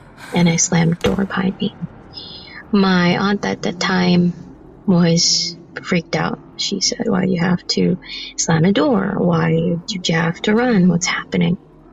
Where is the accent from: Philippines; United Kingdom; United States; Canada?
Philippines; I'm from the Philippines